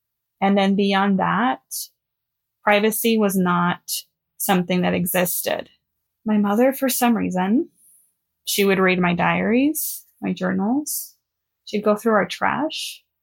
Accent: Los Angeles, California, United States; I am from Los Angeles, born and raised. I am first generation Mexican American. My parents are from Durango, Mexico.

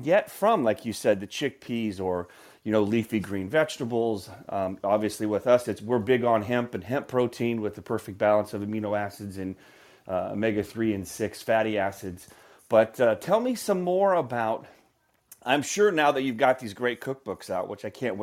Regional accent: Midwest, United States; like I grew up in the Midwest

